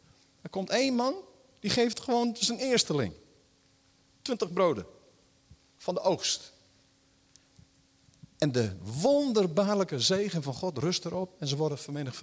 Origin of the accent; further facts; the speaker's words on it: Netherlands; Maar wij willen, vooral als Nederlanders, voor een dubbeltje op de eerste rij.